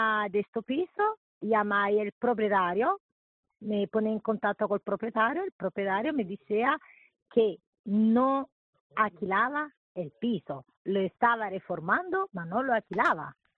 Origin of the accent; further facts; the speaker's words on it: Naples, Campania, Italy; Spanish is a second language; moved away as an adult; now in Tenerife, Spain; Yo soy de Napoli, me encanta el clima es similar